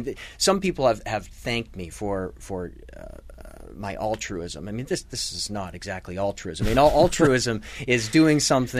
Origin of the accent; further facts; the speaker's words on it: Ontario, Canada; now in Rochester, United States; I grew up outside of Toronto. I moved to Rochester about 6 years ago with a brief hiatus. I've been here ever since.